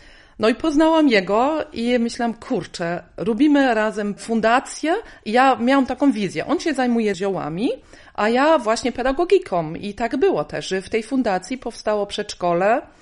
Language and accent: Polish; Berlin, Germany; now in Poland; Ja z Berlina